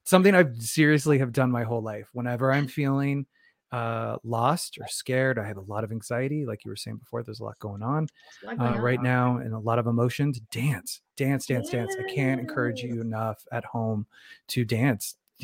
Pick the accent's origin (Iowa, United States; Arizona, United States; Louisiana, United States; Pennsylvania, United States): Arizona, United States; Phoenix; I started dance when I was 7, and I'm from Phoenix, Arizona originally.